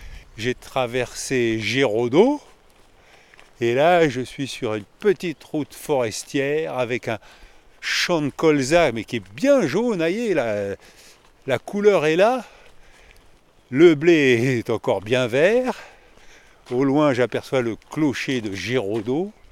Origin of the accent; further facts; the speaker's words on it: Ville-sur-Terre, Grand Est, France; born there; now in Paris, France; Je suis aujourd'hui à Paris, je ne pourrai donc pas vous saluer ni vous accueillir. Je suis né à Ville-sur-Terre, à 6700 mètres de la plus grande poubelle nucléaire du monde.